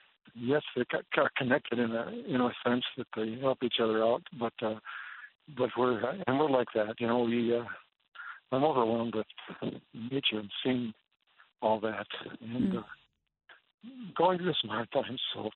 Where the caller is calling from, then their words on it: St. Paul, Minnesota, United States; Well, St. Paul, Minneapolis area.